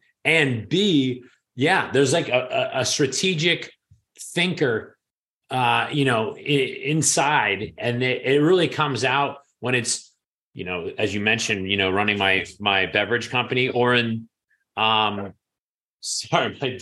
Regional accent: New York, United States; And as a New Yorker, I mean, you're basically working not only for the weekend

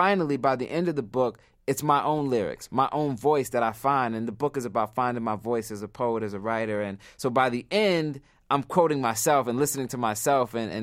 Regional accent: Philadelphia, Pennsylvania, United States; Everybody I know growing up in Philly and just everywhere, and my cousins in New York, we have what we call hip-hop to Tourette's.

